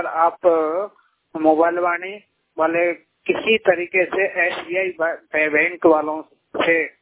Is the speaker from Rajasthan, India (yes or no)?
no; Delhi, India; दिल्ली से हूँ, वैसे बाकी अमृतसर में फंसा पड़ा हूँ।